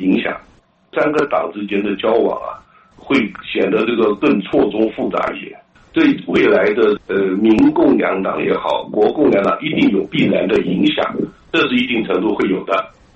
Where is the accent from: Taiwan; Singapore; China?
Taiwan